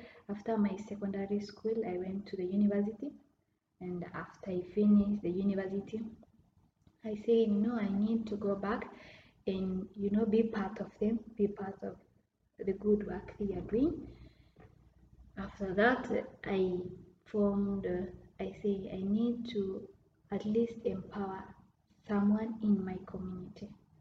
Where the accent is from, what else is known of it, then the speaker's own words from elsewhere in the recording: Samburu County, Kenya; I'm from Samburu. I'm so happy to be here.